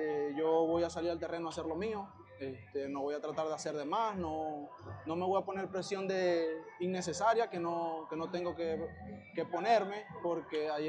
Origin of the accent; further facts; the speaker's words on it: Maracaibo, Zulia, Venezuela; accent: Maracucho; Sí, claro, yo soy maracucho